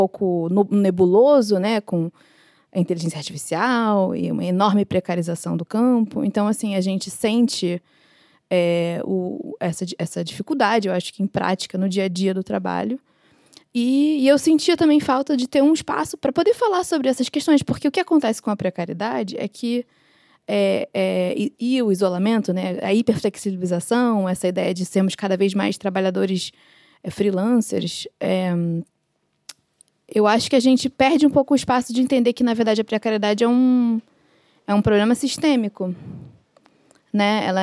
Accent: Brazil; now in Porto, Portugal; eu sou brasileira, designer, curadora, editora e residente aqui do Porto há 4 anos.

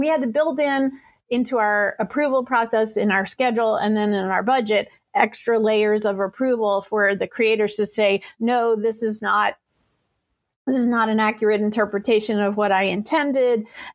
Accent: England, United Kingdom; I'm really good at English, though. I am English.

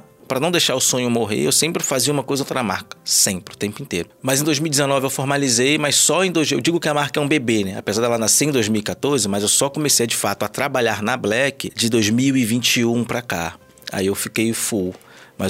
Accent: Rio de Janeiro, Brazil; also born or lived in Salvador; eu morei no Rio, nasci no Rio, me mudei, o relacionamento da minha mãe com meu pai não deu certo, ela foi embora pra Salvador, senti a saudade da família. Cheguei em Salvador, não consegui me adaptar, por incrível que pareça, à cidade

